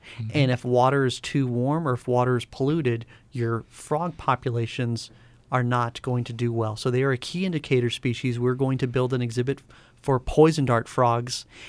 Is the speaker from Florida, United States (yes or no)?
yes; Florida, United States; now in Tucson, United States; I'm originally born and raised in Florida.